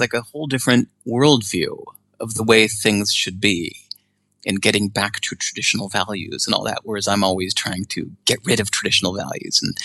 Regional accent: Hinsdale, Illinois, United States; also born or lived in England; So at the age of five, I grew up in Hinsdale, Illinois, about 25 miles outside of Chicago is kind of where I went to grade school and high school and stuff.

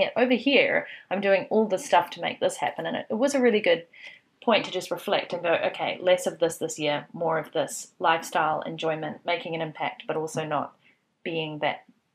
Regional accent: New Zealand; I am back home in my home country, New Zealand, right now.

